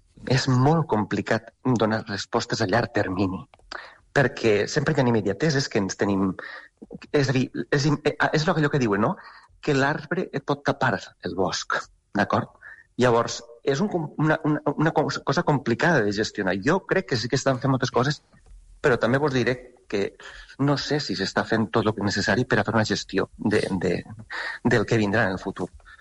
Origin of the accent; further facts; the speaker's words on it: Valencian Community, Spain; Jo soc valencià